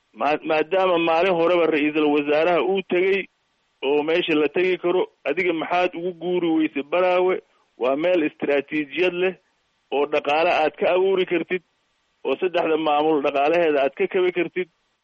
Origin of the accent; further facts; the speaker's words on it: Baidoa, South West State, Somalia; aniga waxaan ka soo jeedaa jubbooyinka, laakiin baydhabo waan ku barbaaray.